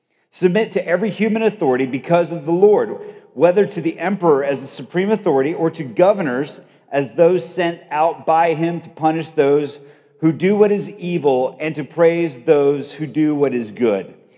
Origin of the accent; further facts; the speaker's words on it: Colombia; when I grew up in Colombia, South America